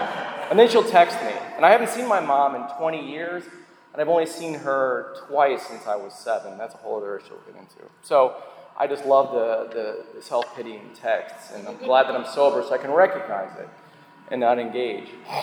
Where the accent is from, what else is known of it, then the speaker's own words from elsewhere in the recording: Chicago, Illinois, United States; moved away; Remember, I came from Chicago, okay? There's a bit of a culture change there. To say nothing of the weather.